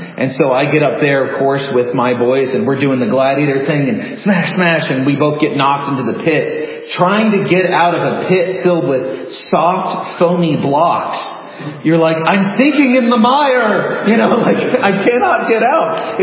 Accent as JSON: {"language": "English", "region": "California", "country": "United States", "tie": "born or raised there", "said": "And we grew up in Southern California, so we would go camp near the beach right there"}